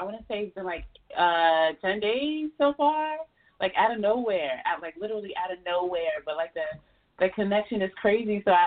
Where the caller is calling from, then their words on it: New York, United States; New York, upstate New York.